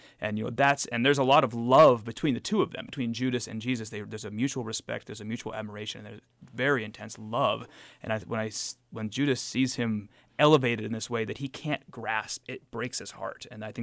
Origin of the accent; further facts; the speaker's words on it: Coeur d'Alene, Idaho, United States; It was the first place I ever saw theater in my life, you know, growing up in Coeur d'Alene